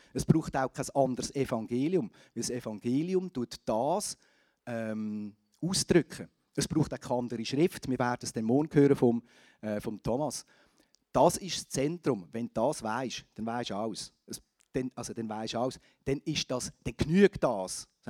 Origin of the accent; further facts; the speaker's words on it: Switzerland; Ich bin ja in der Schweiz aufgewachsen, in einem Land, wo man wirklich quasi Milch und Honig fließt, wo es gut geht.